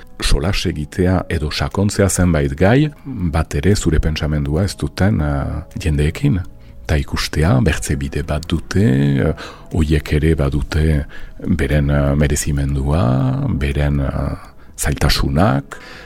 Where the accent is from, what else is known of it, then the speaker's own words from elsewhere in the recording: Saint-Pée-sur-Nivelle, Nouvelle-Aquitaine, France; Ni senpertara naiz, euskalduna naiz, eskuara banakien kasi galdu nuen berreskuratu dut, fededuna naiz, familiaren aldetik hola baita